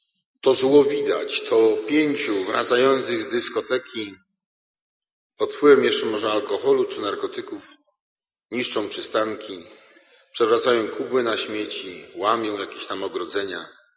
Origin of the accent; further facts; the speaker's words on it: Wrocław, Lower Silesian Voivodeship, Poland; W moim dzieciństwie myśmy mieli, we Wrocławiu mieszkaliśmy właściwie w jednym pokoju i kuchni. Pięcioosobowa rodzina.